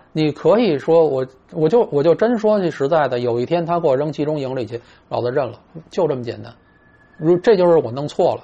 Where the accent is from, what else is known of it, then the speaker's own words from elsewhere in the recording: China; 作为中国人，千万记住这一点。